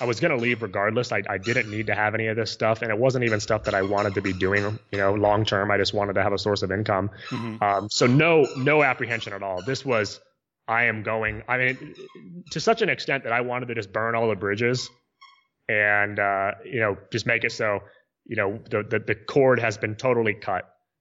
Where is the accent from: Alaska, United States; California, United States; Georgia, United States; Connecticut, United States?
California, United States; San Diego; basically I was from San Diego, but I was calling people in Baton Rouge, Louisiana.